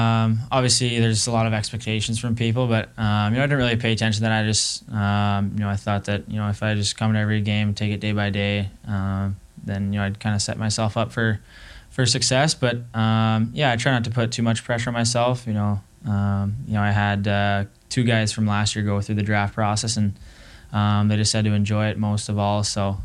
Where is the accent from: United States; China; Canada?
Canada; Prince Albert, Saskatchewan; Yeah, we grew up in Prince Albert, and there was tons of holes in the walls.